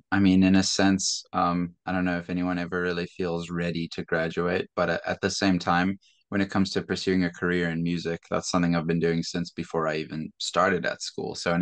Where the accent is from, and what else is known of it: Zimbabwe; born or raised there